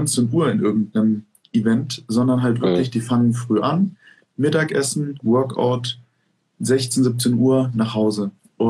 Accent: Germany; Also das muss man wirklich sagen, wir sind als Deutsche sehr on time.

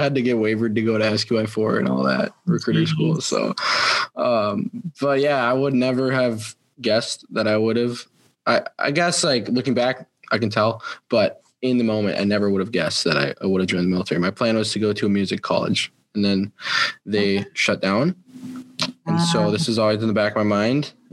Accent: Minnesota, United States; But yeah, no, I grew up in Minnesota. I've never lived anywhere else.

